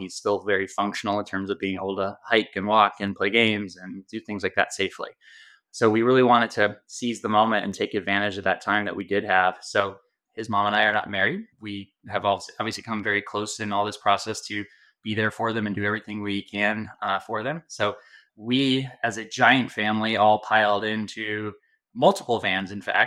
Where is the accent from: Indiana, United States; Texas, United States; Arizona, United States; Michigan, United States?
Arizona, United States